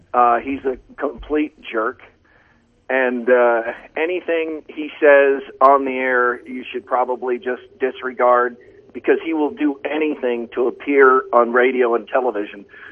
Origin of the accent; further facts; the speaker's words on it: United States; like most people of Irish heritage in the United States, I've always grown up at least partly rooting for Notre Dame in any sport at all times.